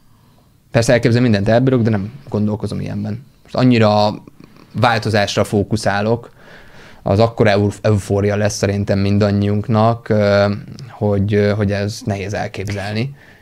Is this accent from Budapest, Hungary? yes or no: yes; Budapest, Hungary; Budapest, ahonnan én származom